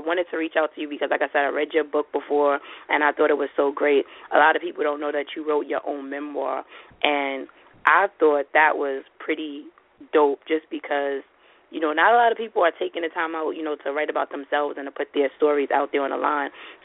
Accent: Brooklyn, New York, United States; I'm a Brooklyn girl, too, so I definitely know, you know, that Brooklyn pride.

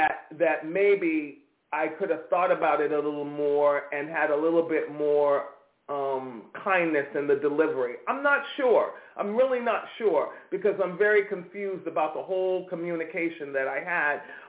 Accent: East Coast, United States; accent: East Coast; Yesterday somebody said, you truly are from the East Coast, because I was angry and my accent came out.

